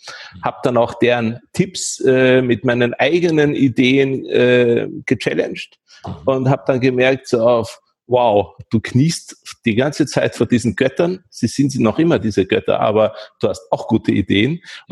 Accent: Vienna, Austria; moved away as an adult; now in Berlin, Germany; Ich komme ursprünglich aus Wien, bin jetzt seit 20 Jahren in Berlin arbeitend und wohnend.

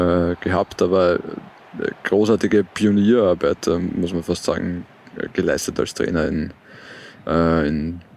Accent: Vienna, Austria; ich habe ihn als Wiener am öftesten natürlich im Austria-Wien-Trikot live im Stadion gesehen.

